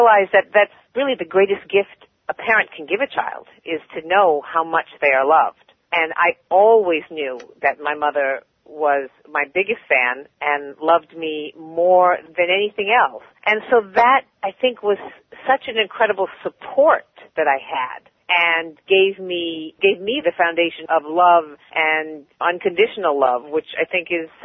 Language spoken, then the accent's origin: English; Beverly Hills, California, United States; So my growing up in Beverly Hills, California was not necessarily, was definitely not, how the world functioned.